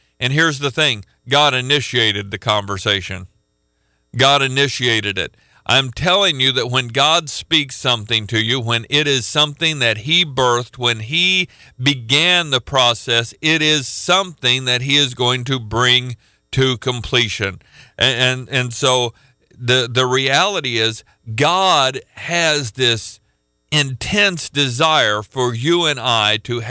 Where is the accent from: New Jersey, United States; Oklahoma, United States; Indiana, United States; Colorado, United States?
Oklahoma, United States; I was from Oklahoma. She was from Chicago.